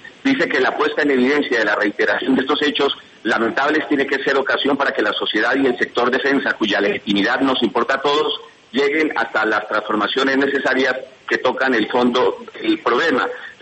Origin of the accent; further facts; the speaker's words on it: Colombia; nos avergüenza como colombianos ante el mundo